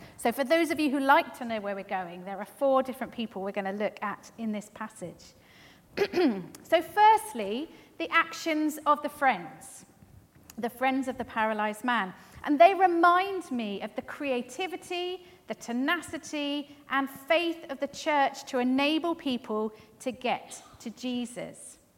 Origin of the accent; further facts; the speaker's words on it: Fleet, South East England, United Kingdom; I come from Fleet, so a little way up the M3 from you.